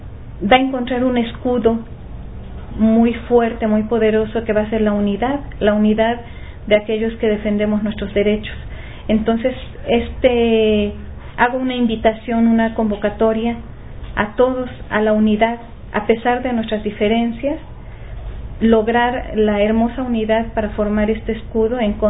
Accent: Mexico; a lograr la hermosa unidad que necesitamos principalmente como mexicanos.

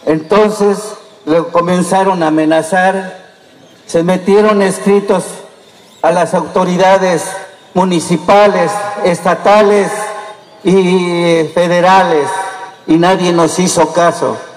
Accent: Mexico; como mexicanos

